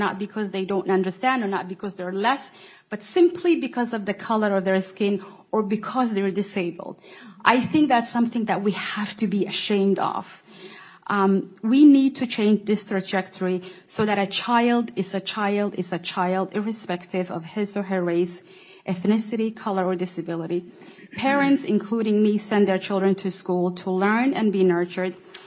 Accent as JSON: {"language": "English", "country": "Somalia", "lives_now": "United States", "said": "I've lived in many states. Obviously, I'm from Somalia. I've lived in many other countries and other continents."}